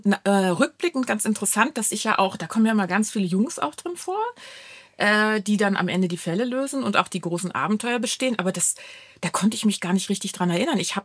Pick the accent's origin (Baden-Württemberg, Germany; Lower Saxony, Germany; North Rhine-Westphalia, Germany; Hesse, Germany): Lower Saxony, Germany; Salzgitter; Ich komme ja aus Salzgitter, aus so einem Stadtzusammenhang, wo es so ganz viele Menschen gibt